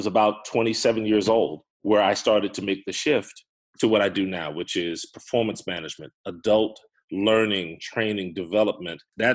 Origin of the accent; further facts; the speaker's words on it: Raleigh, North Carolina, United States; I was born and raised 1970s in Raleigh, North Carolina, small family of four, and got a very interesting start.